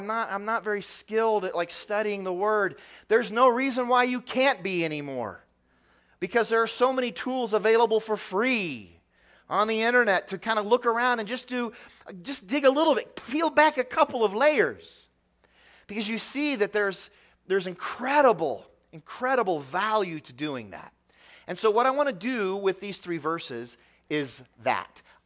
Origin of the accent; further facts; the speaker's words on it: Midwest, United States; I grew up in the Midwest, not too far from the Ohio River.